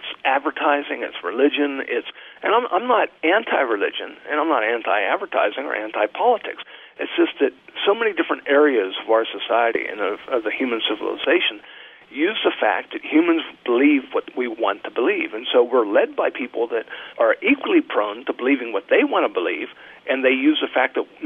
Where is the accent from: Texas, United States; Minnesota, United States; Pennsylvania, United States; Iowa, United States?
Pennsylvania, United States; I grew up in Pennsylvania. And I used to hike the Appalachian Trail.